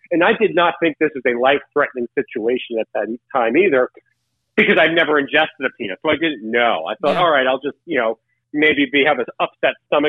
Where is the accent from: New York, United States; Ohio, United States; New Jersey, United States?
New York, United States; also born or lived in Los Angeles; I was new to this city. I'm originally from New York. I was living in Los Angeles at the time. So I'm new. I just got to LA a few months prior.